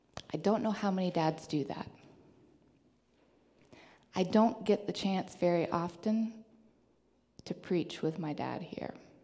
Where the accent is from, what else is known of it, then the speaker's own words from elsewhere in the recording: Louisville, Kentucky, United States; Y'all, I'm from Louisville. There's a whole lot more chance for anonymity in Louisville